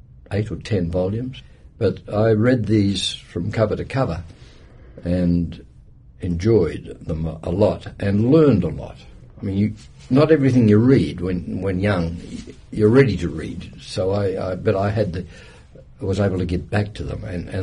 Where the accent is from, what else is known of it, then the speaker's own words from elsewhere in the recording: Western Australia, Australia; born there; Well, I was born in West Australia, and my father was the local butcher.